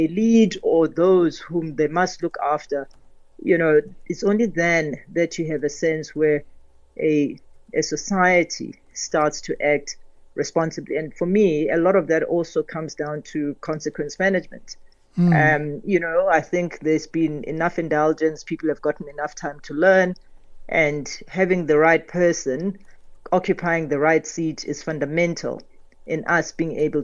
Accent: South Africa; I would say as a South African, it certainly is our growth trajectory.

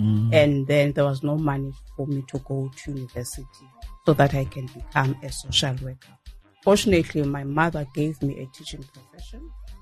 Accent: Eastern Cape, South Africa; born there; I've got two surnames. I was born in the Eastern Cape, former Transkei.

